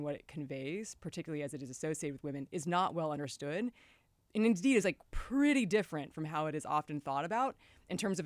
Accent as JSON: {"language": "English", "region": "Oregon", "country": "United States", "said": "I'm from Oregon. It's kind of like the man in the woods who doesn't want to talk to anybody else."}